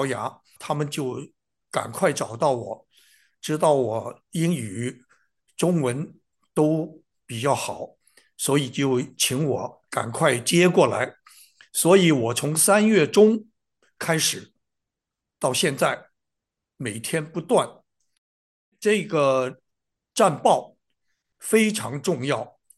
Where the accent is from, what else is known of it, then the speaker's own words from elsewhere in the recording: United States; 知道我是美国来的志愿者